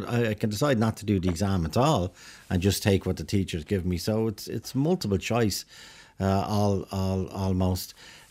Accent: Dublin, Leinster, Ireland; I know when I was growing up in Ballyfermot

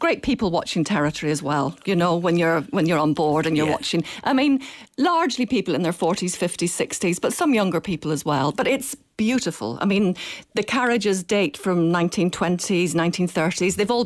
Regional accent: Coleraine, Northern Ireland, United Kingdom; I'm from Coleraine.

